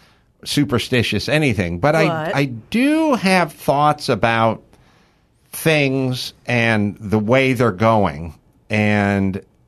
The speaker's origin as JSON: {"language": "English", "region": "California", "country": "United States", "tie": "born or raised there", "said": "So I grew up in the San Fernando Valley, oppressively hot."}